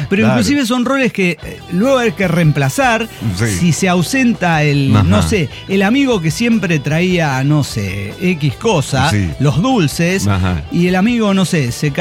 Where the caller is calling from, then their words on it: Mexico City, Mexico; de Ciudad de México.